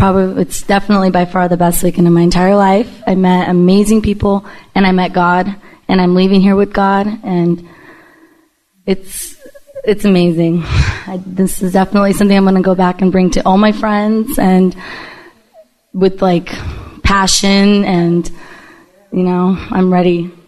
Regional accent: Vancouver, British Columbia, Canada; I'm from Vancouver.

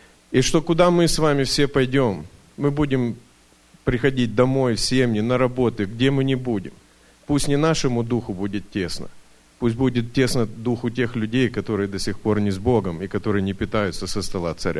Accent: Tacoma, Washington, United States; я из Такомы.

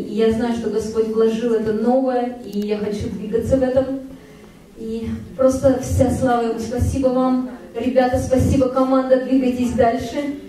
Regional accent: Vancouver, British Columbia, Canada; Я из Канады, Ванкувер.

